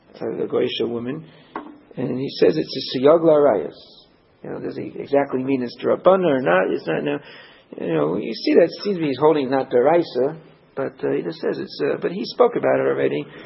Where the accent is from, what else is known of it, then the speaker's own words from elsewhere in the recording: Midwest, United States; I'm from the Midwest, you know.